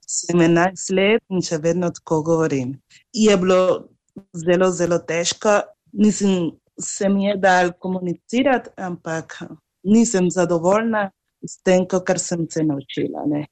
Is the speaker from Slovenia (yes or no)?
no; Havana, Cuba; born there; Slovenian is a second language; Rojena sem na Kubi, Havani.